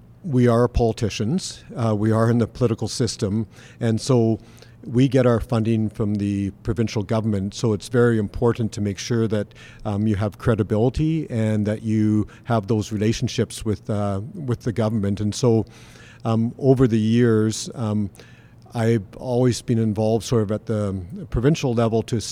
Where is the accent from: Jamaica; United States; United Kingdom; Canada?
Canada; Langley, British Columbia; now in Revelstoke, Canada; I grew up in the Lower Mainland, so I grew up in Langley, and then I graduated from